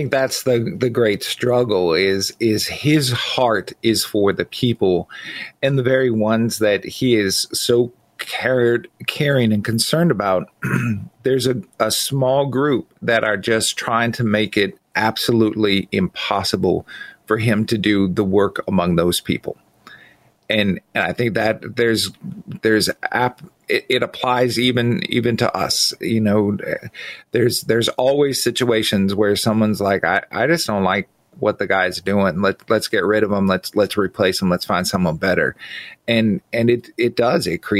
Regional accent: Wisconsin, United States; Is I've lived here now longer than my home state of Wisconsin.

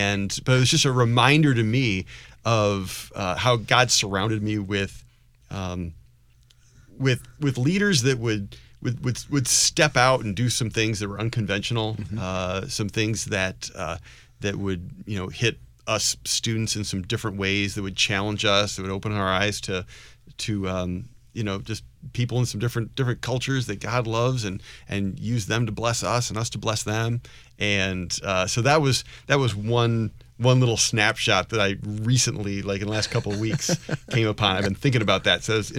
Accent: Detroit, Michigan, United States; It was a former porn theater in the city of Detroit, where I'm from the Detroit area

